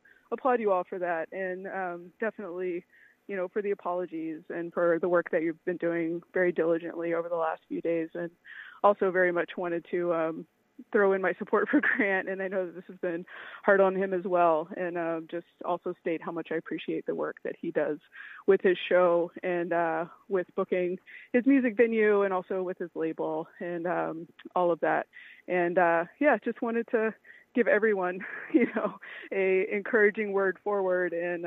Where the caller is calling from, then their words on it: Belfast, Maine, United States; I'm calling from Belfast.